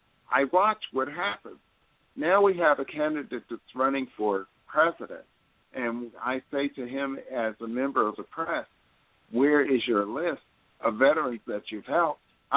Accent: Newark, New Jersey, United States; You know that my roots are from the East Coast. I grew up in New Jersey. I watched the World Trade Center being built from the city of Newark, where I grew up. So I'm a New Yorker for most parts.

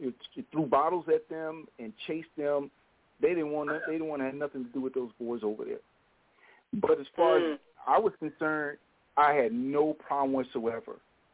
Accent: Chicago, Illinois, United States; Well, I'm from Chicago. I'm from Chicago. I grew up here.

